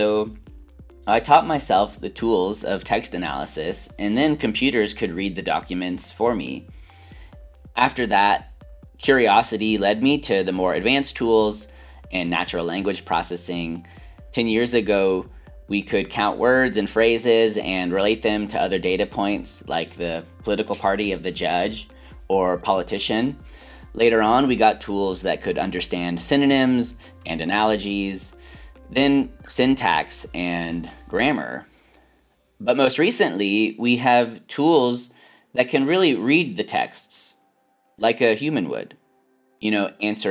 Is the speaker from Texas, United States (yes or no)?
yes; Texas, United States; also born or lived in New York; That's right. I grew up in Texas. I spent my grad school years in New York.